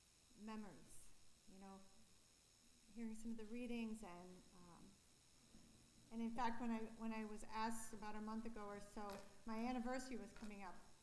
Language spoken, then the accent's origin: English; East Coast, United States; And I grew up in the East Coast in the country, college town.